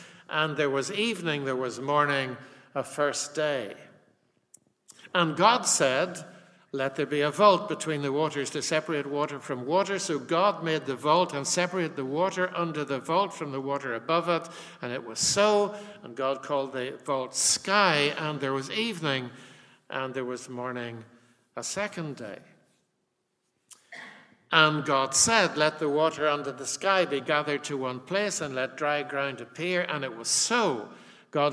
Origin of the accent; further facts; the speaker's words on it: Northern Ireland, United Kingdom; accent: Armagh; Maybe it's just my annoying Armagh accent that's producing the feedback.